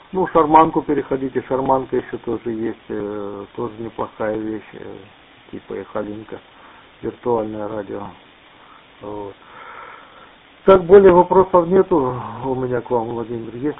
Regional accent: Astrakhan, Astrakhan Oblast, Russia; город мой Астрахань.

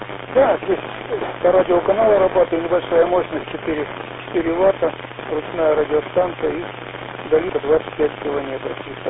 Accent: Irkutsk Oblast, Russia; now in Poland; Я сам сибиряк из Иркутской области родом, поэтому плохо переношу жару. Но живу уже 40 лет в Польше даже.

